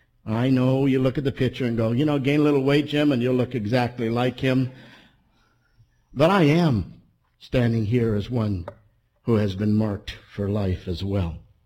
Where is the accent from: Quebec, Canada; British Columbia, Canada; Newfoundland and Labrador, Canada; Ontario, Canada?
Ontario, Canada; Toronto; Some of you know that I was raised in Toronto, Canada, and I was raised in apartment high-rises.